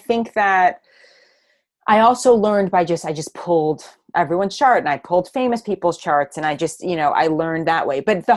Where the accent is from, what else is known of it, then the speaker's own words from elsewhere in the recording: New York City, New York, United States; I'm from New York City. You know, my dad was the breadwinner. My mom was the homemaker.